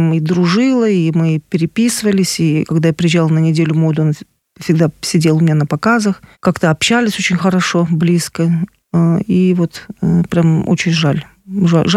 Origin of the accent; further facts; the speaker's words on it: Kyrgyzstan; а почему киргизка, да я же киргизка, я начала копать.